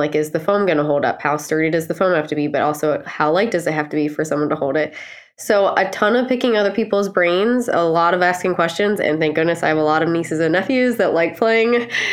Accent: Ohio, United States; I'm from Ohio, so of Northeast Ohio

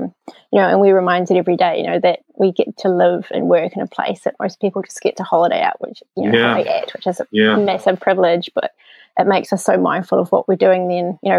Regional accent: Christchurch, Canterbury, New Zealand; also born or lived in Wellington; I grew up in Christchurch, and I always really loved the seasonal change that Christchurch has

